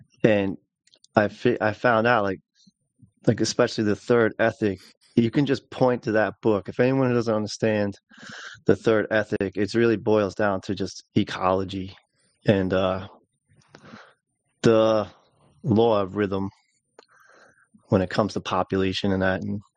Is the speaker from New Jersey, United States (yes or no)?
no; New York, United States; I am slow, even though I'm from New York, I'm pretty slow